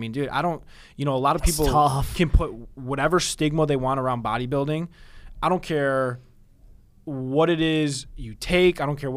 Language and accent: English; Aurora, Ohio, United States; also born or lived in Twinsburg; Twinsburg and Aurora blended into Aurora Shores.